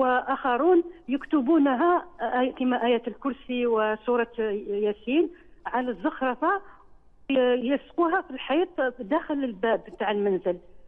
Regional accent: Algeria; عندنا في الجزائر بعض الناس يعلقون آيات كرسي

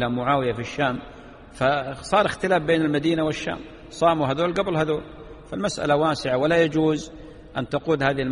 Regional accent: United Arab Emirates; عندنا في الإمارات تختلف وقتها عن السعودية

